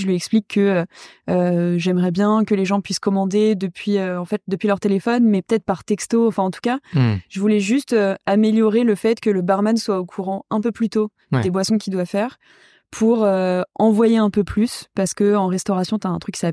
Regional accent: Paris, Île-de-France, France; Je suis de Paris. Après, donc je suis fille de restaurateur.

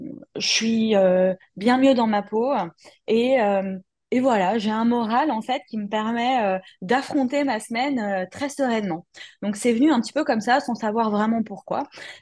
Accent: Paris, Île-de-France, France; moved away as an adult; je suis parisienne à l'origine, donc je vis loin de l'océan. J'ai grandi, j'ai étudié à Paris, donc une vraie parisienne.

